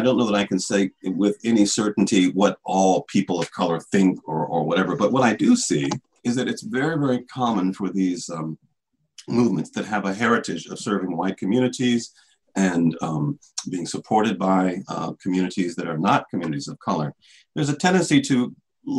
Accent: Maryland, United States; also born or lived in other countries; Even though I'm from Maryland and was born and raised here, I've lived in other countries and have traveled quite a bit.

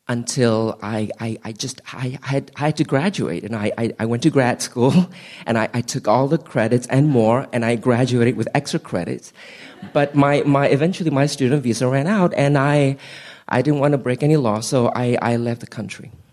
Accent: Singapore; moved away as an adult; now in Baltimore, United States; I grew up in Singapore, it's tropical, but never that kind of Baltimore heat.

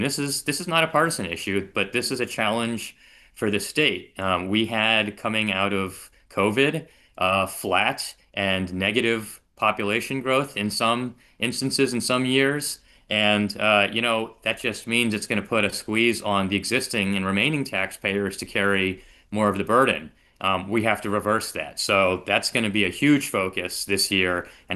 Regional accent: Takoma Park, Maryland, United States; Well, I come from Tacoma Park, which is a city of about 17 or 18,000 people

